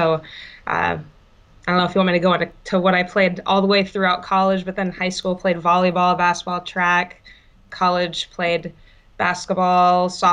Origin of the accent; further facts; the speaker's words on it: Kansas, United States; I grew up in Kansas. And yes, I'm not in Kansas anymore. I get it. I grew up in Kansas.